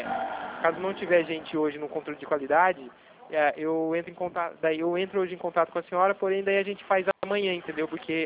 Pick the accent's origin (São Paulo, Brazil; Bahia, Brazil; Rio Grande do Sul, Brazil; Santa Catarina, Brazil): São Paulo, Brazil; Itatiba; eu sou daqui de Itatiba também, de São Paulo.